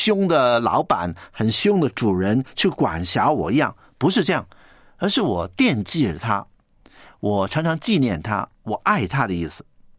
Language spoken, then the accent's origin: Chinese; Guangdong, China; 我们广东人呢有一句话